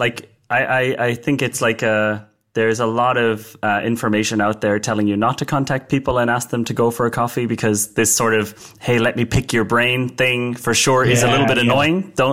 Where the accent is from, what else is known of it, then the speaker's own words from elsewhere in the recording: Ireland; By the way, I'm Irish, in case you're confused about my accent.